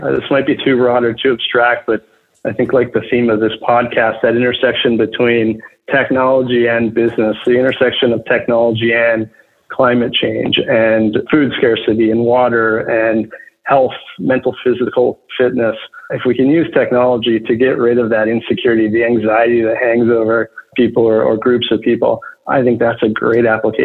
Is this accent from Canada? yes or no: yes; Calgary, Alberta, Canada; moved away as an adult; also born or lived in San Francisco, United States; I grew up in Calgary. I got recruited after school to San Francisco